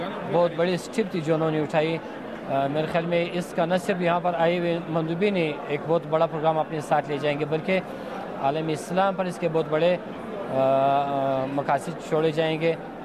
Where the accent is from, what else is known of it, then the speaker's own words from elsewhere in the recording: Pakistan; ہم اپنی دنیا میں، اپنے وطن کے اندر، اپنے ملک کے اندر، پاکستان کے اندر ہم کس قسم کے تبدیلیوں کے امکانات دیکھتے ہیں